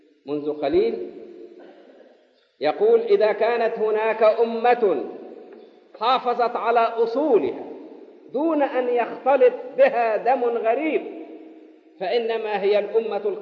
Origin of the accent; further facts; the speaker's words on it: Egypt; وأنا أعتز بهذا كمصري قبطي،